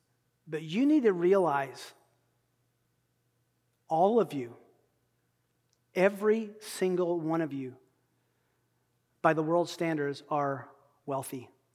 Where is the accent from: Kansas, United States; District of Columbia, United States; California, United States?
Kansas, United States; And so I said, well, I'm from Kansas. I know farming.